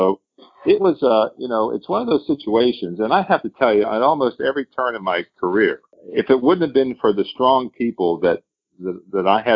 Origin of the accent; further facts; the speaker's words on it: Pittsburgh, Pennsylvania, United States; they shipped me over to Pittsburgh, back to my hometown, to basically run Lender Service Inc.